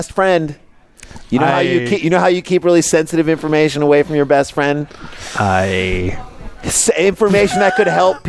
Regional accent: St. Louis, Missouri, United States; So Hamm grew up in St. Louis, and we grew up in St. Louis, and we kind of have a lot of the same friends and know a lot of the same people.

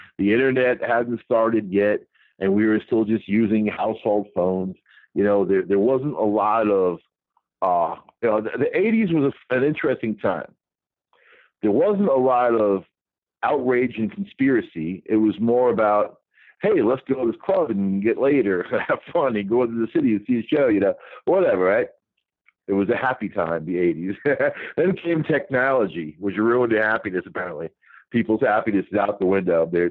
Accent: New York, United States; growing up on Long Island, I know about Fisher's Island

